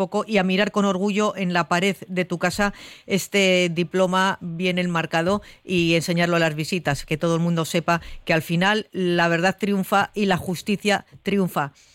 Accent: Bilbao, Basque Country, Spain; estamos muy orgullosos y orgullosas como bilbaínas

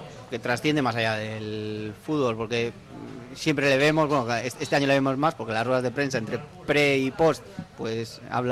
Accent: Bilbao, Basque Country, Spain; somos de Bilbao, ¿no?

